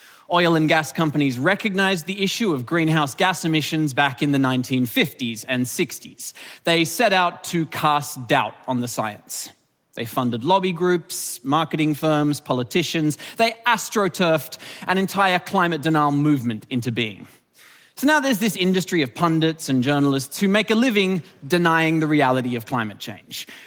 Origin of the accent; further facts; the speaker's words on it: Australian Capital Territory, Australia; I'm a playwright from Ngunnawal country, the unceded lands of the Ngunnawal people in Southeast Australia.